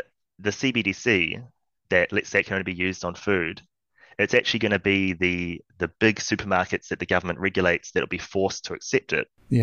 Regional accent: New Zealand; it would be super useful for me as a New Zealander earning New Zealand dollars, spending New Zealand dollars here.

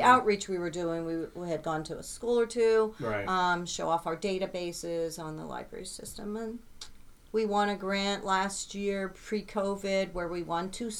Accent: Montreal, Quebec, Canada; I am from Montreal.

